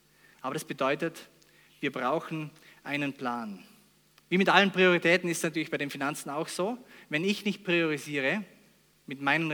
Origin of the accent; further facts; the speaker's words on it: Vorarlberg, Austria; Das ist nicht unsere Stärke als Vorarlberger, möchte ich behaupten.